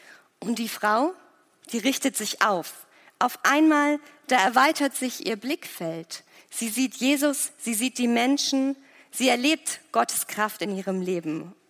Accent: Germany; Ich meine, wir sind Deutsche, wir wissen, was das bedeutet

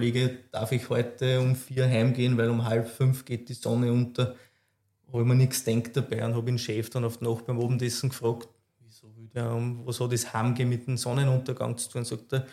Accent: Austria; Wir sind bei uns in Österreich gewähnt, wenn man auf ein Weingut kommt.

